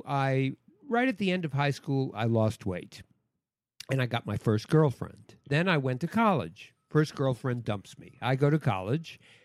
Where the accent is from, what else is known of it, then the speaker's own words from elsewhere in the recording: Queens, New York, United States; I grew up in Forest Hills, Queens.